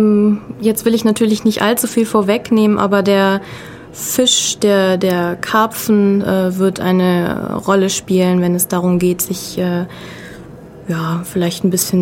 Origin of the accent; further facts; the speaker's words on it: Göttingen, Lower Saxony, Germany; Nee, ich komme aus Göttingen.